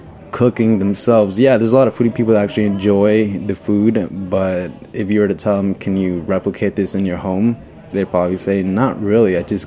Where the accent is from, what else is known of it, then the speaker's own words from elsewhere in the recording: Florida, United States; now in New York, United States; I've been here in New York for about 2 years. I'm usually from Florida, which isn't a foodie place.